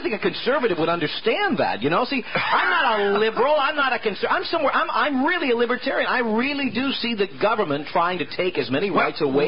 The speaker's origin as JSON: {"language": "English", "region": "New York", "country": "United States", "tie": "born or raised there", "said": "You live in New York. I grew up in New York."}